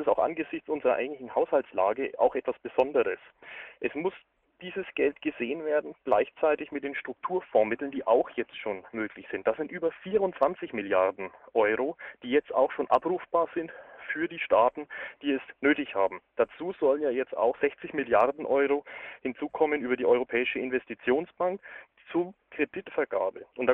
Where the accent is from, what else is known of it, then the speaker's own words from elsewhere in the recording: Germany; wenn wir als Deutsche sagen, das und das sollt ihr tun